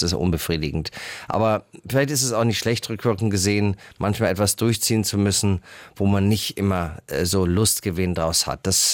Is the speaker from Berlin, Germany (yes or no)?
yes; Berlin, Germany; 1955 geboren in Schlachtensee, da auch gewohnt.